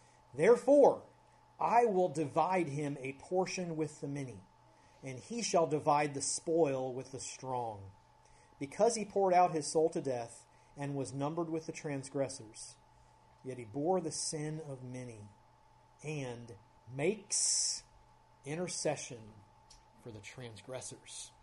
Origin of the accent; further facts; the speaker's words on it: Kentucky, United States; also born or lived in Cincinnati; a Navy child, lived in like 300 different places before I met her. I claim Kentucky, even though I was born in Cincinnati.